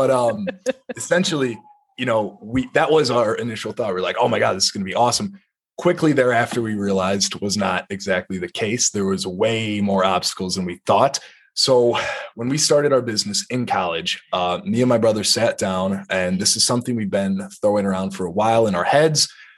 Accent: Wisconsin, United States; I am in the Wisconsin National Guard up here. I am from Wisconsin, so it's something I enjoy doing.

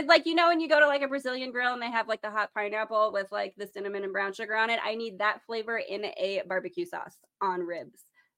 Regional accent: Midwest, United States; I mean, I come from the Midwest. We feed people. It's what we do.

